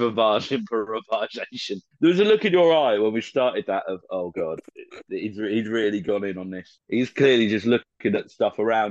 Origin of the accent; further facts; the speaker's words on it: Dover, South East England, United Kingdom; I'm not slagging off Maidstone. I'm from Dover.